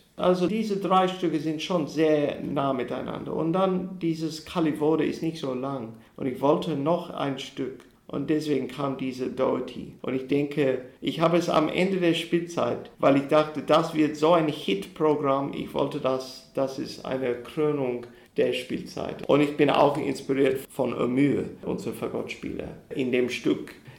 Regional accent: Australia; German is a second language; wenn ich als Australier mit Didgeridoo auftrete

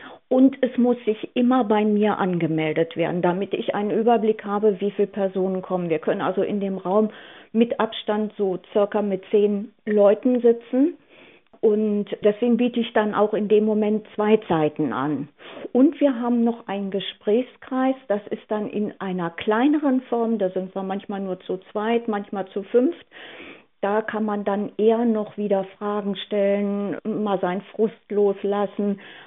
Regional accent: Dransfeld, Lower Saxony, Germany; Ich komme aus der Samtgemeinde Dransfeld und bin vor 8 Jahren an Krebs erkrankt.

